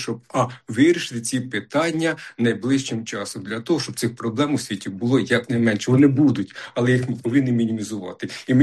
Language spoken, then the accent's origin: Ukrainian; Kyiv Oblast, Ukraine; І рідного мого колишнього Васильківського, тепер уже Білоцерківського району, і моєї рідної Гребінківської громади.